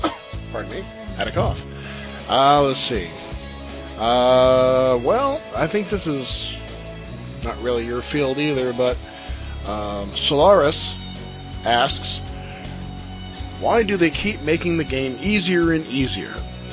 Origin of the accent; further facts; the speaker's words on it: New England, United States; Now, myself, I'm from New England, so I have to root for the Pats no matter what.